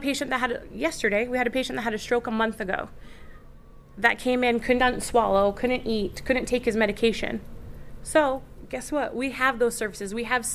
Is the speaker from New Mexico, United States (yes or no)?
yes; Gallup, New Mexico, United States; So I am from Gallup, so this is near and dear to my heart, things like this that we can offer to people that are from here.